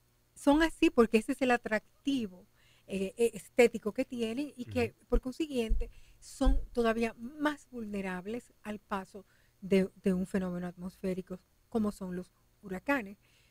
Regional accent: Dominican Republic; Yo creo que lo que nos toca ahora como dominicanos es simplemente mostrar nueva vez el alcance de nuestra solidaridad.

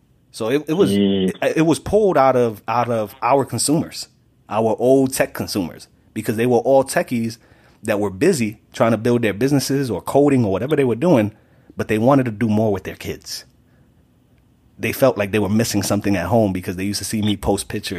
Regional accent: Bronx, New York, United States; I'm from the Bronx.

